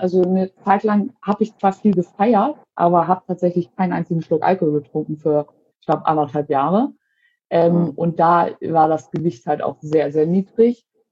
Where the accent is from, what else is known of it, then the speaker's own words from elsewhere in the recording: Hamburg, Germany; Ich bin jetzt 27, komme aus Hamburg.